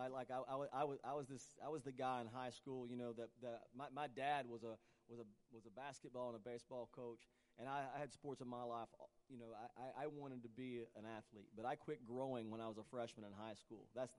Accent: Tennessee, United States; And I grew up in an area, I grew up in East Tennessee.

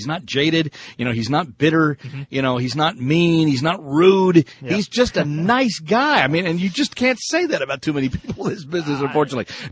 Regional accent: Texas, United States; I've been a longtime Cowboy fan growing up in Texas, as you know.

